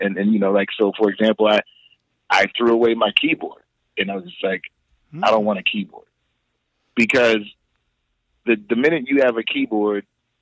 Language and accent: English; Philadelphia, Pennsylvania, United States; So, man, a huge portion of the people that I grew up listening to in Philly, like